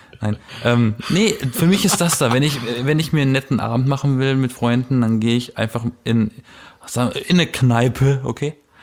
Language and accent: German; Berlin, Germany; ich komme aus Berlin.